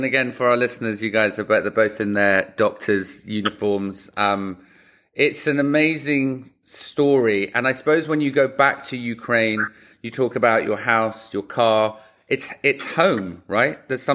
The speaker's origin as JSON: {"language": "English", "region": "London", "country": "United Kingdom", "moved": "as an adult", "lives_now": "Los Angeles, United States", "said": "I came from England, from London, which is lovely, to live in LA, which is lovely, and I still had a really hard time."}